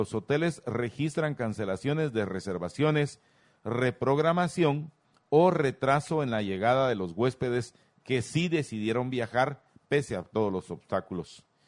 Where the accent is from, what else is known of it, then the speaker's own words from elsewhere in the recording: Guatemala; somos todos los guatemaltecos los que perdemos